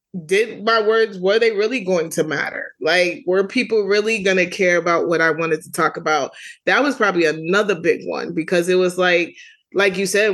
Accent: Brooklyn, New York, United States; accent: New York; I'm a girl from Brooklyn, New York. And so like, I like have the thick New York accent

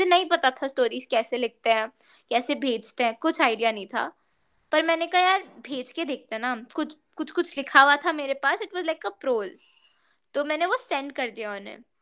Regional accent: Jaipur, Rajasthan, India; और मैं भी जयपुर से हूँ तो मैं भी जयपुर आ रही थी दिवाली ब्रेक के लिए

